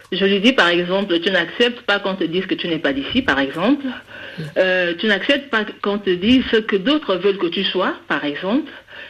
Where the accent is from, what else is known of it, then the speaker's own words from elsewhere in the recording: Gabon; Moi je suis gabonaise